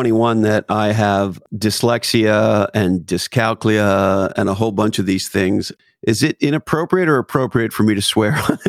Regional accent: Montreal, Quebec, Canada; I grew up at a weird time in Montreal in the 1970s where there was this real war going on between the French and the English.

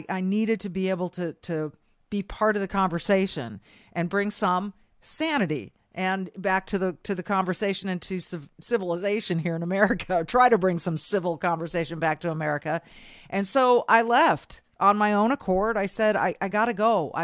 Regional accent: Manhattan Beach, California, United States; now in Minnesota, United States; I am. I was born and raised in Manhattan Beach, California. I went to college up in Northern California, grad school in Southern California at USC, and here I am in Minnesota for the better part of 30 years now

